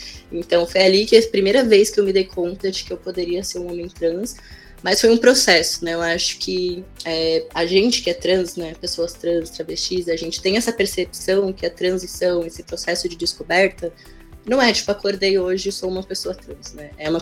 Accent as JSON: {"language": "Portuguese", "region": "São Paulo", "country": "Brazil", "tie": "born or raised there", "said": "Fui criado em Vila Nova Cachoeirinha, um bairro periférico da Zona Norte de São Paulo."}